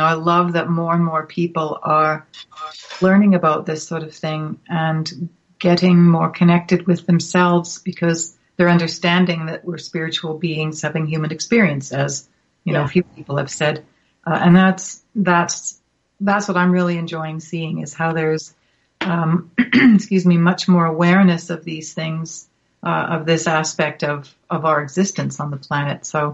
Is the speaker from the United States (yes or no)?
no; Canada; I'm Canadian. I'm up here in Canada. You know, I'm Canadian and I'm British